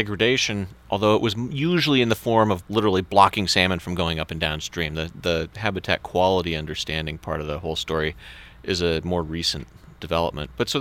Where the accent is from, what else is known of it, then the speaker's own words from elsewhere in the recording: West Coast, United States; Growing up on the West Coast and living in the Northwest for a long time